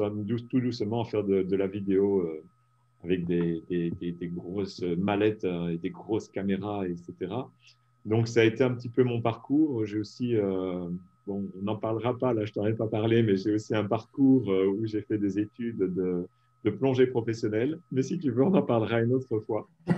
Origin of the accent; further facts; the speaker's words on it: Belgium; je suis belge d'origine